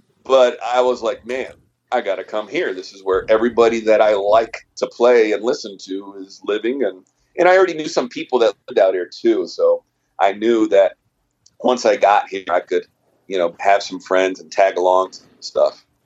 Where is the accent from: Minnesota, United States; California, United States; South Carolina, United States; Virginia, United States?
Virginia, United States; Fairfax; I went to school in Pittsburgh, but I grew up living right outside of Washington, D.C. in Fairfax, Virginia.